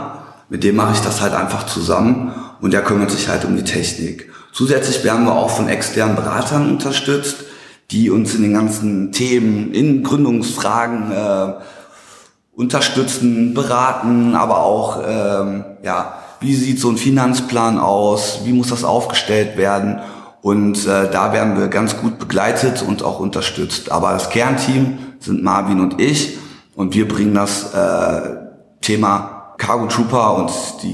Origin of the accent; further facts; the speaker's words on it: Dortmund, North Rhine-Westphalia, Germany; bin 37 Jahre alt und komme aus Dortmund. Gebürtig komme ich aus Hagenow-Limburg, falls jemand das Nest kennt.